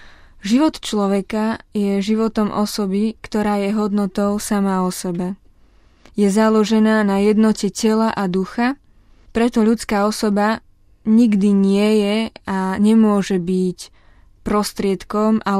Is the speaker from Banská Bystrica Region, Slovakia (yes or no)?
yes; Banská Bystrica, Banská Bystrica Region, Slovakia; now in Rome, Italy; Keďže študujeme tu v Ríme, nemáme takú možnosť sledovať tak dôkladne a pozorne dianie na Slovensku.